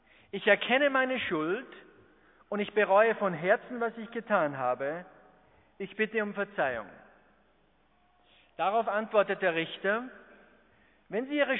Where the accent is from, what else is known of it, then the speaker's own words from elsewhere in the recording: Austria; Das Wort nehmen wir ja nicht jeden Tag, zumindest bei uns in Österreich nicht.